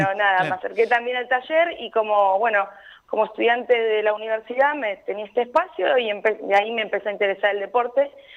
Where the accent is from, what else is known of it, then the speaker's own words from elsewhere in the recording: Tres de Febrero, Buenos Aires Province, Argentina; primeramente yo soy de Zona Oeste, crecí en el partido de 3 de febrero.